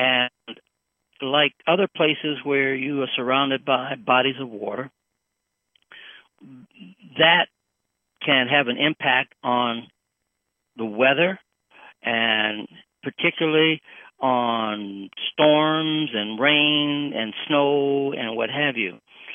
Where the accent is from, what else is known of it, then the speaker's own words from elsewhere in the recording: Detroit, Michigan, United States; I'm from the Midwest, Detroit. I've seen snowstorms